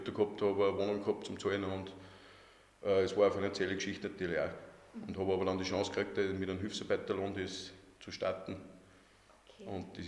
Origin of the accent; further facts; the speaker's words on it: Vienna, Austria; also born or lived in Upper Austria; Bin 1984 in Möck geboren, also kein waschechter Oberösterreicher. Ich bin zwar in sehr jungen Alter schon nach Wien gekommen. Und bin seit meinem zweiten Lebensjahr wohne jetzt in Mühlen.